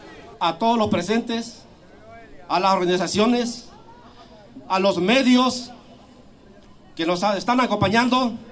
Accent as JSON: {"language": "Spanish", "country": "Mexico", "said": "Tenemos el derecho, como mexicanos, de saber la verdad. Nos pertenece como mexicano"}